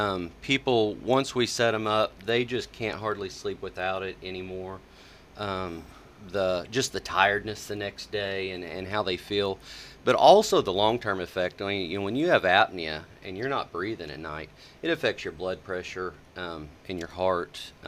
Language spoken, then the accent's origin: English; Caney, Kansas, United States; I actually have born and raised in Caney, but I've worked in Coffeyville for pretty much my whole adult life since 1996.